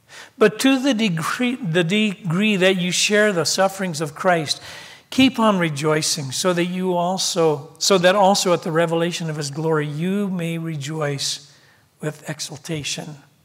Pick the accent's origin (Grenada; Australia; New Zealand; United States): Grenada; I'm from Grenada.